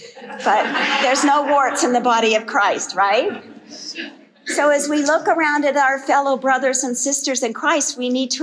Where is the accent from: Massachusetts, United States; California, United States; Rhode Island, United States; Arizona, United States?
Arizona, United States; Phoenix; now in Arkansas, United States; I'm a native Arizona born and raised in Phoenix. My parents retired in Cottonwood.